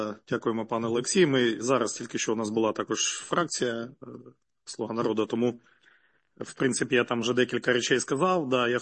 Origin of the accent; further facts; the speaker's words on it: Luhansk, Luhansk Oblast, Ukraine; Я з Луганська